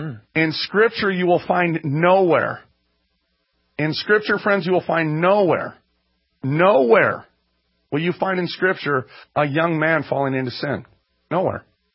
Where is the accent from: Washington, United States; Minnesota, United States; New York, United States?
Minnesota, United States; Minneapolis; I was raised in North Minneapolis. I was raised with Hispanics, blacks, purple people, okay? We were all together.